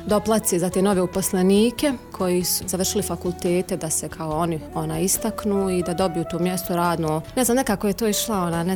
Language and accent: Bosnian; Zenica, Federation of Bosnia and Herzegovina, Bosnia & Herzegovina; dolazim iz Enci, imam 29 godina i eto, to je to ukratko.